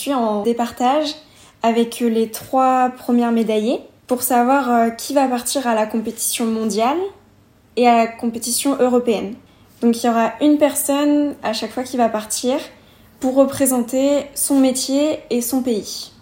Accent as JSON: {"language": "French", "town": "Meylan", "region": "Auvergne-Rhône-Alpes", "country": "France", "said": "j'ai 21 ans. Je suis originaire de Meylan"}